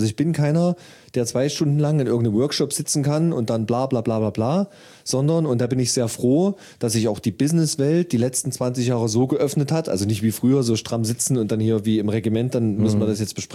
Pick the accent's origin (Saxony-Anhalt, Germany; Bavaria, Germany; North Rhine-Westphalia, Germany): Saxony-Anhalt, Germany; also ich komme ja aus der Nähe von Halle